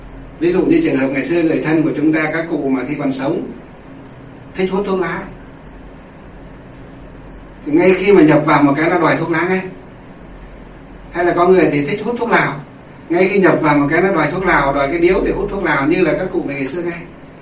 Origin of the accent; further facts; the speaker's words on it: Thanh Lương, Hòa Bình, Vietnam; Thanh Lương, Kim Bôi, Hòa Bình, bây giờ là Thanh Lương, Lương Sơn, Hòa Bình, ngay trong quê chúng tôi, mà ở ngay cùng xã luôn.